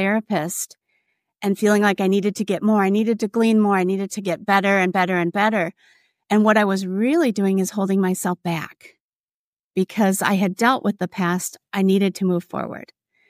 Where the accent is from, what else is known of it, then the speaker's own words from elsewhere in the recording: Minnesota, United States; I referred to myself being a Minnesotan, and we're Minnesota nice.